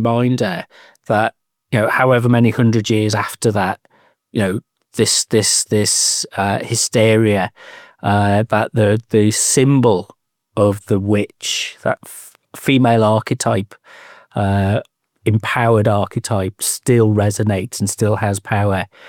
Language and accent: English; Liverpool, North West England, United Kingdom; I'm from Liverpool originally, and at school we learned about the Pendle witches.